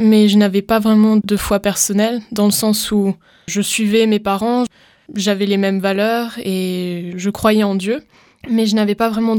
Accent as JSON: {"language": "French", "country": "France", "said": "j'ai 20 ans et je suis française. Je suis née dans une famille chrétienne"}